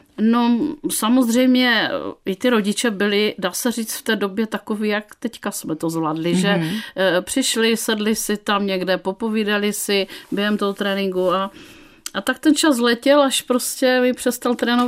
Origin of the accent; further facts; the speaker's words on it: Dětmarovice, Moravian-Silesian Region, Czechia; A jelikož jsme byli z Dětmarovic, kde se muselo dojíždět